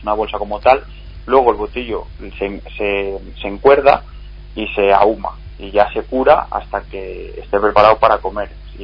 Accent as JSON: {"language": "Spanish", "town": "Columbrianos", "region": "Castile and León", "country": "Spain", "said": "Yo soy de, bueno, es que no sé si lo conocéis, pero bueno, es un pueblo al lado de Ponferrada que se llama Columbrianos."}